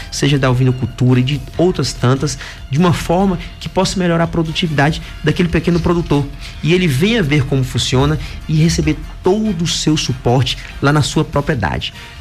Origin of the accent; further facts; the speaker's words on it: Cândido Sales, Bahia, Brazil; Cândido Salles, a cidade que eu amo, Cândido Salles, não é onde eu cresci, onde eu vivi e tive o maior prazer de poder retornar